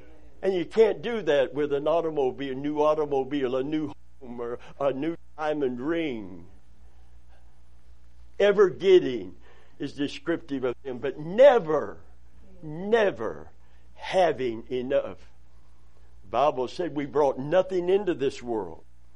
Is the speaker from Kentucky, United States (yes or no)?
yes; Kentucky, United States; The cold, and I'm from Kentucky originally, and the cold, even in Kentucky, when there was a humidity, a low humidity, it doesn't hurt you as bad.